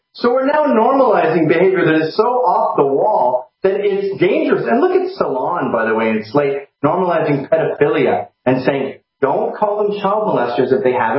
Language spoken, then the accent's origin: English; Canada; moved away as an adult; now in United States; I'm an immigrant from Canada, and I'm very grateful to be here.